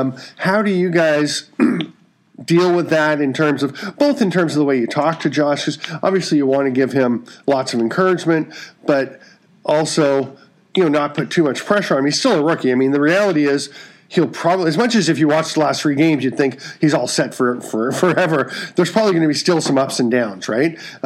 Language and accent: English; Peterborough, Ontario, Canada; also born or lived in Victoria / North Vancouver; I grew up in Peterborough and lived in Victoria for quite a while, and then lived in North Vancouver for a while, and then came back here.